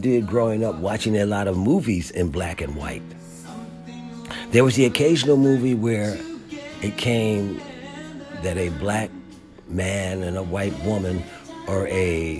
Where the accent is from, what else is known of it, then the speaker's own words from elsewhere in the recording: Philadelphia, Pennsylvania, United States; But at the same time, growing up in Philadelphia in the 70s, as a black teenager, was something that you had to navigate a certain way.